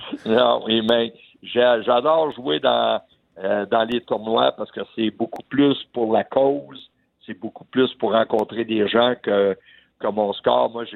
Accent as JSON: {"language": "French", "town": "Hawkesbury", "region": "Ontario", "country": "Canada", "tie": "born or raised there", "said": "mais Hawkesbury, c'est ma ville natale."}